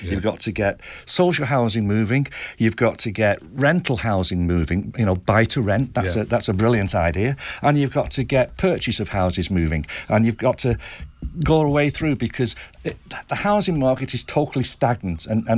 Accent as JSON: {"language": "English", "town": "St Helens", "region": "North West England", "country": "United Kingdom", "tie": "born or raised there", "lives_now": "Isle of Man", "said": "when I was a teenager and I was brought up in St Helens, just outside Merseyside"}